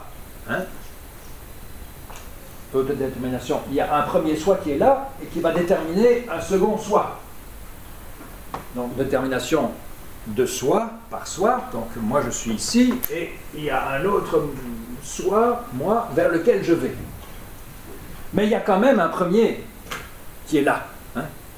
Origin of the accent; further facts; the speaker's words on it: Belgium; Je suis belge, c'est une détermination, n'est-ce pas?